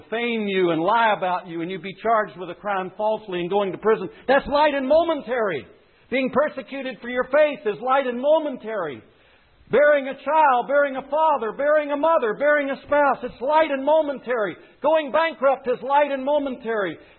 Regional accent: United States; You're an American. I'm an American. I love my country. I'm a patriot.

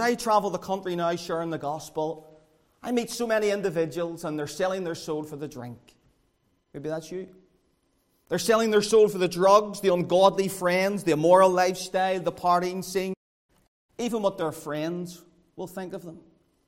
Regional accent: Northern Ireland, United Kingdom; And sadly, growing up in the Donegal Road, I had no Christian influence whatsoever.

